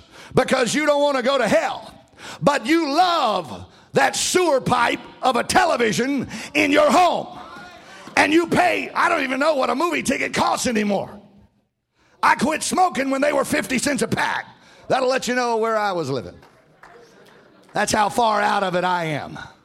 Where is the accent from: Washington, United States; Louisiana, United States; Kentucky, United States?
Louisiana, United States; But I was raised in South Louisiana, and my neighbor had an idol in her front yard